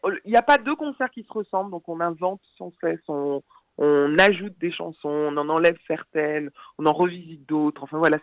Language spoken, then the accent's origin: French; French Antilles, France; pour une femme comme moi, pour une femme des Antilles, donc de la périphérie. Quand on est français et que vous êtes antillais, on ne vous considère pas tout à fait comme français.